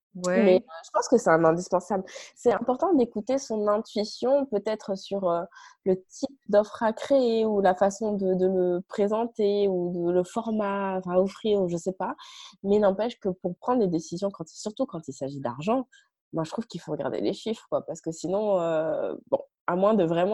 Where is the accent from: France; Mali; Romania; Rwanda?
France; Parce que donc, j'habitais au Canada. Le Canada, ce n'est pas mon pays. Hein, moi, je suis française.